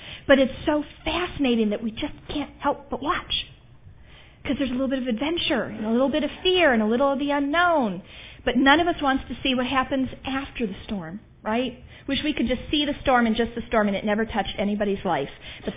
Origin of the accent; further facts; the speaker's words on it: Cleveland, Ohio, United States; So I grew up in Cleveland, which you've already established. Cleveland means what in the winter? Snow.